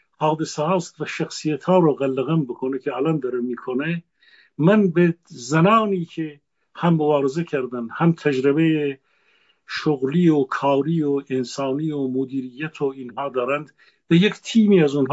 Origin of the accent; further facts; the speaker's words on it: Gilan, Iran; من یک فرد اهل گیلانم.